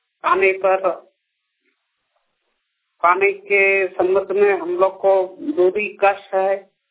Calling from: Dhanbad, Jharkhand, India; अथर्व पंचायत रफड़ा प्रखंड धनबाद मैं बोल रहा हूँ।

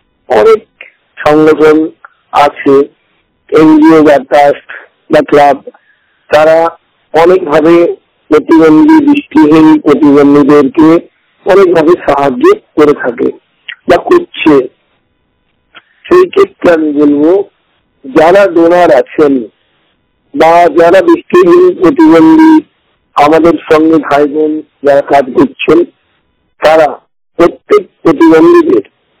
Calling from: West Bengal, India; আমি পশ্চিমবঙ্গের থেকে

